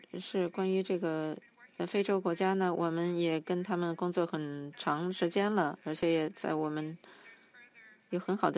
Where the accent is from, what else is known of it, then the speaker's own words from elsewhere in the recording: Indonesia; 我是印尼的，